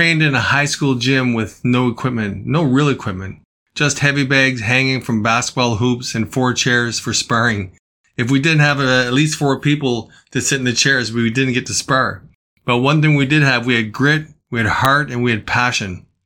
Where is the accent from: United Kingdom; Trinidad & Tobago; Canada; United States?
Canada; Bathurst, New Brunswick; also born or lived in Toronto; I was born in Toronto, but my formative years were spent in Bathurst, New Brunswick. I graduated from Bathurst High School in 1982.